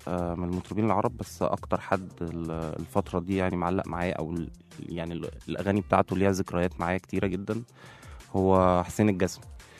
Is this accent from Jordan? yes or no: no; Egypt; وكمان تفاعلاتهم معانا كمصريين في الأحداث عموما